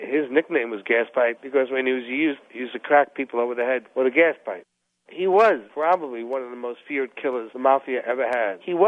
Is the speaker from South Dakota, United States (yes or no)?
no; Bensonhurst, New York, United States; In growing up in Bensonhurst, I knew killers all my life.